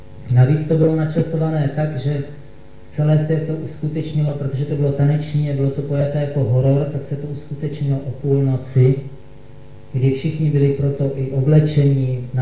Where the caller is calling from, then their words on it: Brno, South Moravian Region, Czechia